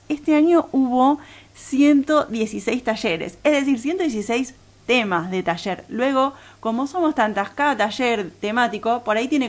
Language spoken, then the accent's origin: Spanish; La Plata, Buenos Aires Province, Argentina; No me hables que soy platense y me lo perdí ese